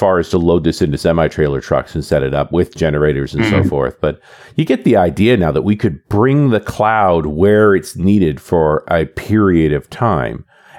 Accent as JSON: {"language": "English", "country": "Canada", "said": "I'm a Canadian"}